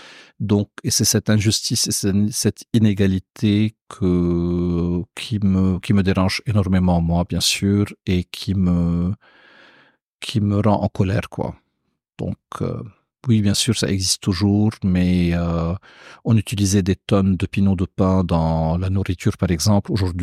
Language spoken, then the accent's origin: French; Lebanon; c'est pas parce que je suis libanais